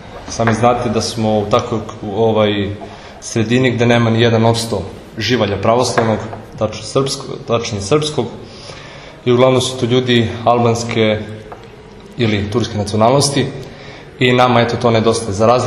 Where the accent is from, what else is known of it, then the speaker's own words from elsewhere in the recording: Štrpce, Ferizaj District, Kosovo; dolazim iz Štrpca.